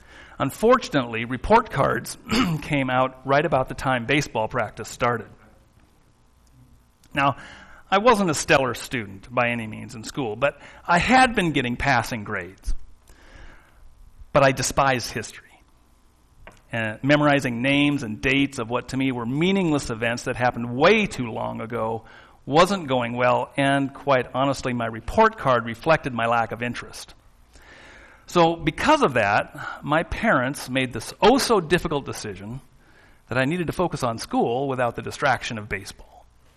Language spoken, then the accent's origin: English; Alaska, United States; also born or lived in Washington; I had played baseball growing up in Alaska, and while I wasn't much of a hitter, I was a pretty good fielder